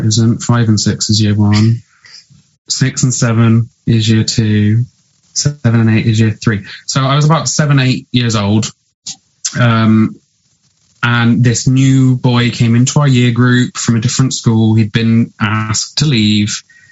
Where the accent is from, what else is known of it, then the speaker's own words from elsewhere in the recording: Bristol, South West England, United Kingdom; And if you can't tell from listening, I am from Bristol.